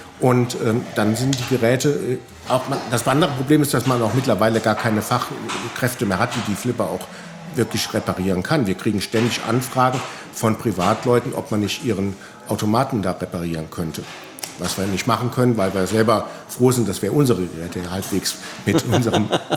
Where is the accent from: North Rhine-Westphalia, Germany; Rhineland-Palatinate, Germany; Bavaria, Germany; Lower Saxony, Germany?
Rhineland-Palatinate, Germany; Neuwied; born there; Absolut und ich bin gebürtiger Neuwieder